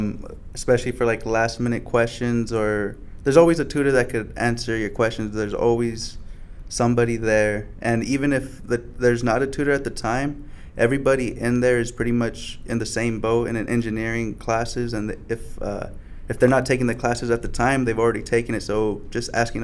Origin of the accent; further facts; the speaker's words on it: Fresno, California, United States; I'm also from the Central Valley, Fresno, California, and it's going to be my third year studying mechanical engineering.